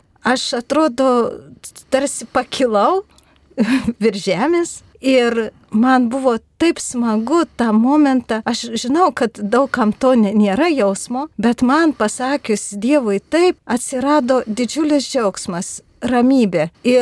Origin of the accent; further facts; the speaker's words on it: Samogitia, Lithuania; esu iš Žemaitijos